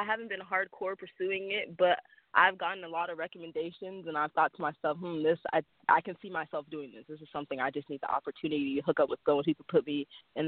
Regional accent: Sacramento, California, United States; I'm from Sacramento, California.

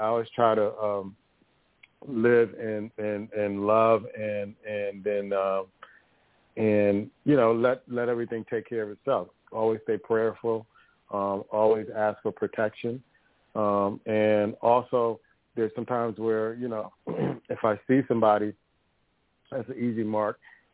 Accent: East Coast, United States; I grew up in the East Coast, it's like that you were kind of taught that from day one.

